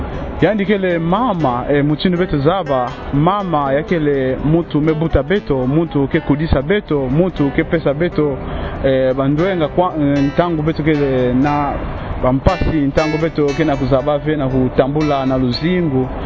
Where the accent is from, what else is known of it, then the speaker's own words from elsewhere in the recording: Republic of the Congo; je viens du Congo Brazzaville, je suis séminariste.